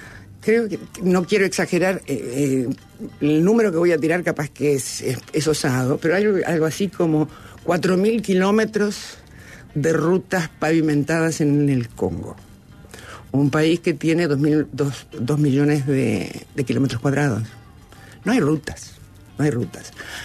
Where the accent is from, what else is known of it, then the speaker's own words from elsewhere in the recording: Canelones, Uruguay; yo soy canaria, de Canelones